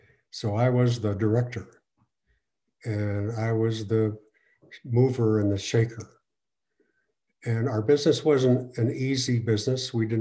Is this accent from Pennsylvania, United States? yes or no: yes; Pennsylvania, United States; also born or lived in Boston; I quit my job in Boston, and I actually moved back to my hometown, Pennsylvania.